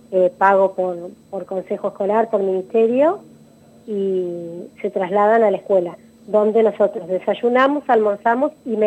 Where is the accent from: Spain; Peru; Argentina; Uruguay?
Argentina; Maipú; born there; Yo nací en Maipú, que es un nací en Maipú, está a 25 kilómetros de la escuela donde yo trabajo. Sí, y todos estamos rodeados por campo.